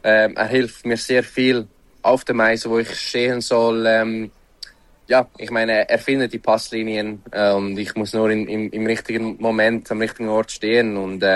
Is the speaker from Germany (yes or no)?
no; Switzerland; Ich meine, ich bin ein Schweizer, ich werde immer ein Schweizer sein.